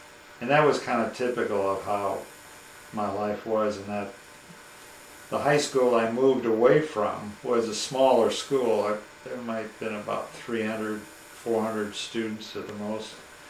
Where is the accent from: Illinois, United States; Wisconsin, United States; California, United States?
Illinois, United States; Oak Lawn; also born or lived in Decatur, United States / Ferguson, United States; then finally back to the Chicago area where I was born and lived in Oak Lawn, Illinois, till my parents finally, by that time I was in college and sort of on my own.